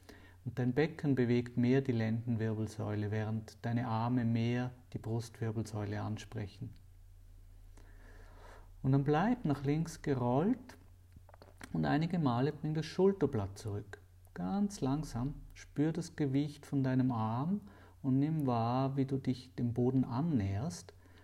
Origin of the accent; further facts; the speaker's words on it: Zurich, Switzerland; Also ich bin Zürcher, aber mein Heimatort liegt in Bern.